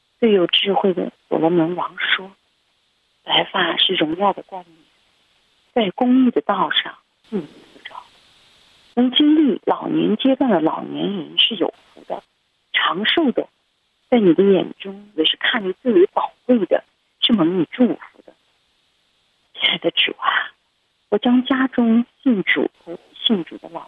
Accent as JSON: {"language": "Chinese", "region": "Xinjiang", "country": "China", "said": "大家好，我是新疆的"}